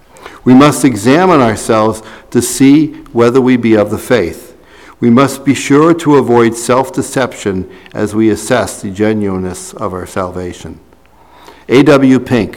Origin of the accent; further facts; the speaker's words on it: Scotland, United Kingdom; and I'm Scottish, so I'll use this